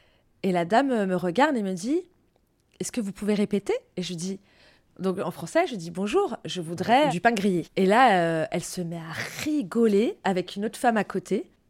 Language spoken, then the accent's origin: French; Portugal; Je ne sais pas rouler les R et je suis portugaise.